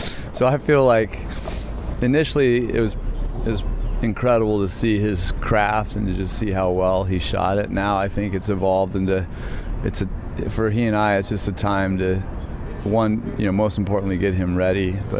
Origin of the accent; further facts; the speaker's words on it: Long Beach, California, United States; I grew up in Long Beach, south of LA a little bit.